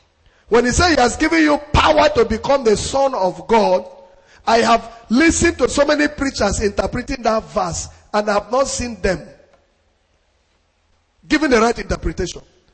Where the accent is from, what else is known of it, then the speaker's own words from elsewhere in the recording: Nasarawa, Nigeria; I am from Nasarawa State.